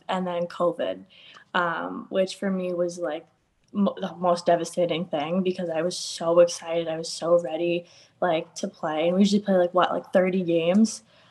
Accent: Lakeville, Minnesota, United States; they ask you where you're from and you're like, oh, I'm from Lakeville, Minnesota.

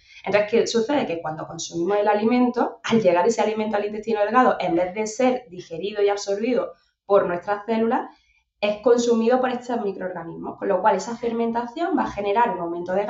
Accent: Baza, Andalusia, Spain; De hecho, pues en mi pueblo, yo soy de un pueblo de Granada, de Baza

